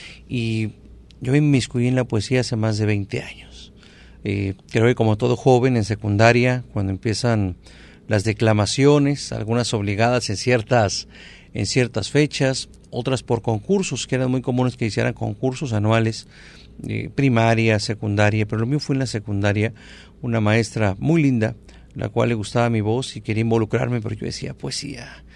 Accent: Puerto Vallarta, Jalisco, Mexico; born there; also born or lived in Monterrey / Guadalajara; Lo empecé a escribir en Guadalajara, nací aquí en Vallarta, fui a Monterrey a estudiar, después me fui a Guadalajara, viví un poquito aquí y otro poquito allá

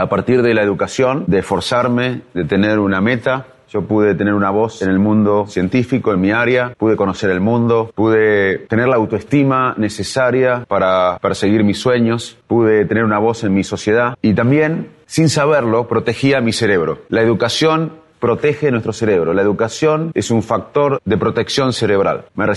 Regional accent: Argentina; Y en el 2001 regresé a la Argentina. El 2001 fue un año de crisis en mi país y me pregunté cómo podía colaborar con mi país

